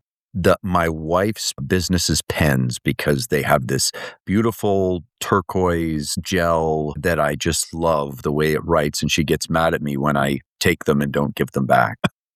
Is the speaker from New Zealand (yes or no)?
no; Windsor, Ontario, Canada; I grew up in Windsor, Ontario, Canada. So right across from Detroit, Michigan, border city.